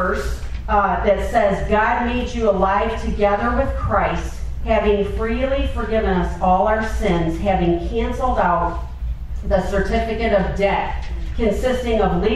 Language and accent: English; Chicago, Illinois, United States; And I'm from Chicago, and that's the Bears team